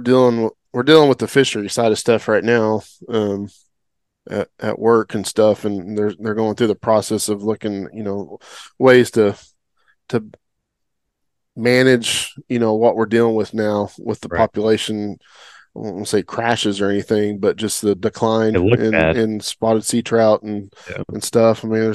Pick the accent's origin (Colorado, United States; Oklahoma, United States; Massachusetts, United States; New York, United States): Oklahoma, United States; You know, growing up in Oklahoma, I was never exposed to any of that.